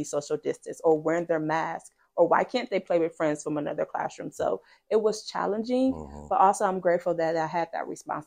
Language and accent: English; South Bend, Indiana, United States; I'm from South Bend, Indiana.